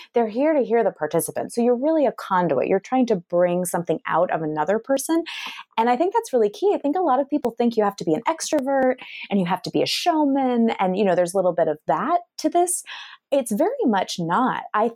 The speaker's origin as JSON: {"language": "English", "region": "California", "country": "United States", "tie": "born or raised there", "said": "So I grew up in the Bay Area before it was the Bay Area that we know today."}